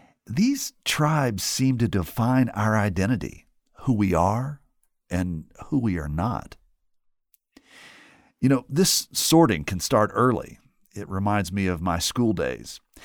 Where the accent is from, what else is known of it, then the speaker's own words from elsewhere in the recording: West Virginia, United States; I know this is the case in my home state of West Virginia.